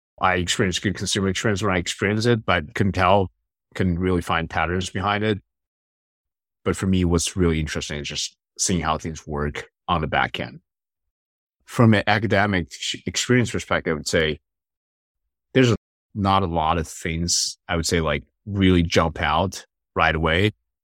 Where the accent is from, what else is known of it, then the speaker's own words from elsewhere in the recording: Wuhan, Hubei, China; now in United States; Obviously, I grew up in Wuhan and nobody knew about the city before 2020.